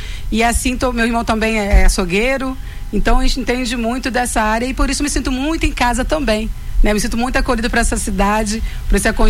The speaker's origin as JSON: {"language": "Portuguese", "town": "Campos dos Goytacazes", "region": "Rio de Janeiro", "country": "Brazil", "tie": "born or raised there", "said": "Eu sou natural de Campos dos Goytacazes."}